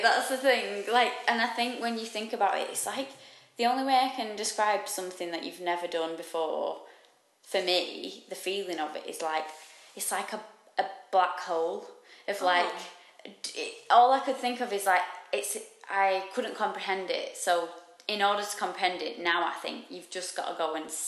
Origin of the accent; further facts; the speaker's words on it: Manchester, North West England, United Kingdom; Although I'm from Manchester, I should love the rain.